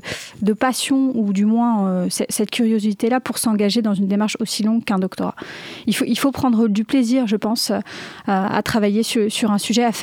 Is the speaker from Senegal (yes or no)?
no; Brittany, France; Je suis bretonne, je suis née à pas très loin de Brest et j'ai toujours été attachée à la protection du littoral breton